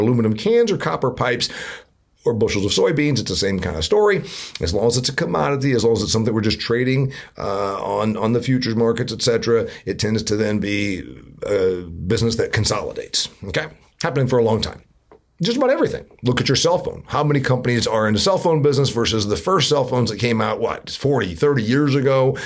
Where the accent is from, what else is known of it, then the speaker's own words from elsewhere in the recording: Indiana, United States; My home state of Indiana, since I just mentioned it, was home to 100 manufacturers of automobiles about a century ago.